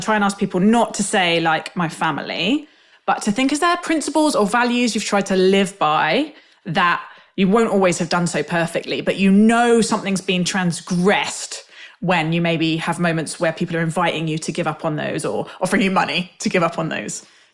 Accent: London, United Kingdom; I'm from South London

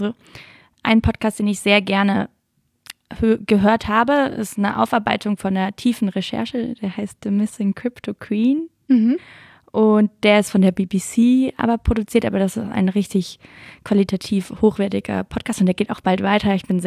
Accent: Lörrach, Baden-Württemberg, Germany; ich komme ja eher so aus Lörracher Gegend.

